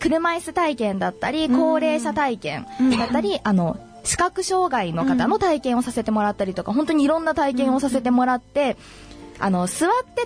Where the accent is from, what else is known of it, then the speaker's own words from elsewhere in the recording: Nagasaki, Japan; 長崎で生まれ育ったのに落ちてしまったっていうのが本当に悔しくって